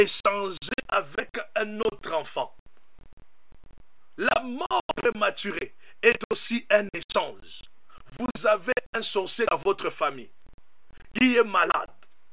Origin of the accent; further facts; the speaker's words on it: DR Congo